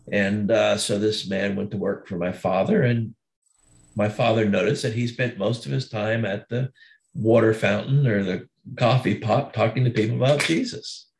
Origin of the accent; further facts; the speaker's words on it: Florida, United States; I grew up in Florida, and where I grew up, the ground was very rocky.